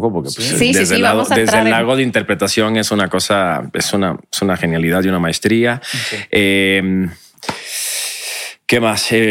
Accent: Puerto Rico; moved away as an adult; yo soy nacido y criado en Puerto Rico. Yo salí de Puerto Rico cuando tenía 27 años

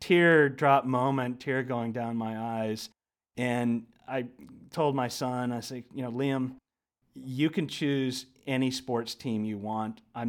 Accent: Austin, Texas, United States; also born or lived in Cleveland; I was born in Cleveland but grew up in Austin, Texas.

